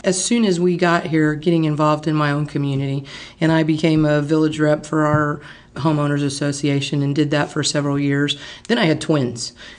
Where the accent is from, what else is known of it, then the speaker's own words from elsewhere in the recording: Austin, Texas, United States; also born or lived in Dallas; My husband's a Dallas boy. I grew up in Austin, so we're Texas natives.